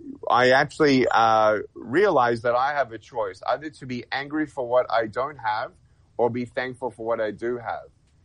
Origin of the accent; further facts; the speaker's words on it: Australia; moved away as an adult; now in United States; Originally from Australia, but moved to America roughly 22 years ago, and being a proud and humble citizen, if you will, of the United States of America